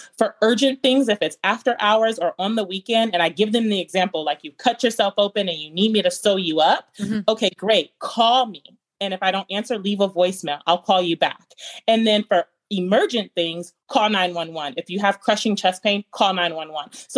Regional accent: Las Vegas, Nevada, United States; Yes, it's great because Vegas is my hometown, but I've been gone for over a decade. So I'm like a new person back in my hometown.

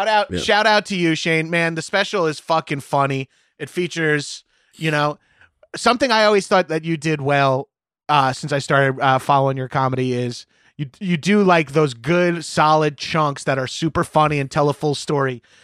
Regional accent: Long Island, New York, United States; I'm from Long Island and growing up in the 80s and 90s, my family thought I was gay because I really liked movies.

